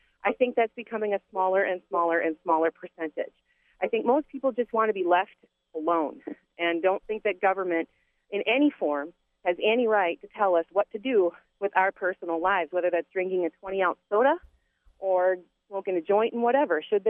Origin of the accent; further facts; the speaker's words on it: Wisconsin, United States; And I've gotten to travel a lot and live in different states other than Wisconsin, although Wisconsin is my home state